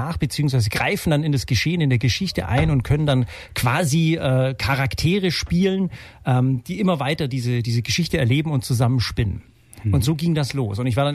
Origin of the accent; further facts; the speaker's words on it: Bavaria, Germany; also born or lived in Ulm; geboren in Ulm, aufgewachsen im Allgäu, hier dann nach Ulm verschleppt, aufs Anna-Essinger Gymnasium gegangen, hier mein Abitur gemacht